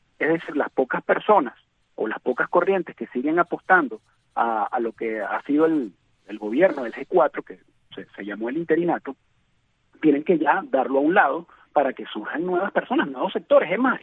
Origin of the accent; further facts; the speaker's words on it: Venezuela; a nosotros como latinos y como venezolanos